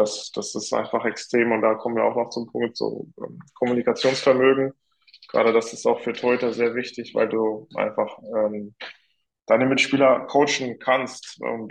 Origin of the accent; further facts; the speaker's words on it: Germany; Ich bin ja in Deutschland geboren und hier auch aufgewachsen.